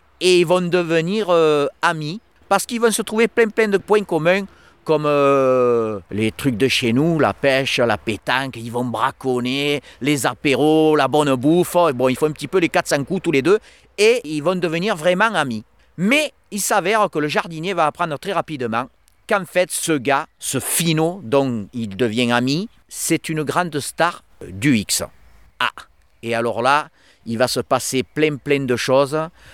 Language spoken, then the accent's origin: French; Sainte-Tulle, Provence-Alpes-Côte d'Azur, France; also born or lived in Manosque; moi je suis né à Manosque. J'ai habité pendant de longues années, pendant 30 ans à Sainte-Tulle. Sainte-Tulle, c'est mon village où j'ai passé toute mon enfance.